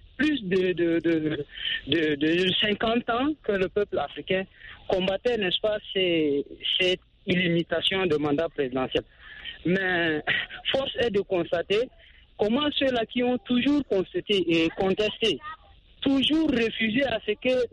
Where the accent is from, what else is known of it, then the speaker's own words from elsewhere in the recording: Chad; chez moi au Tchad